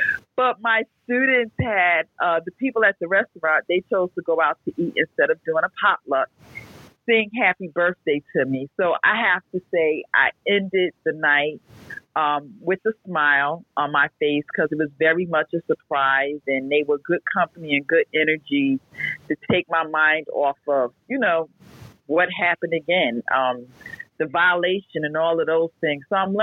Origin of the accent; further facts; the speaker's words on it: New Jersey, United States; I'm from New Jersey, but I'm bringing you greetings from Miami, Florida.